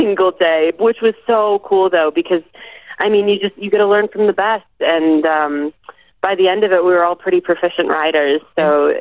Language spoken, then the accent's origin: English; Colorado, United States; I had spent some time growing up in Colorado, like on trail rides.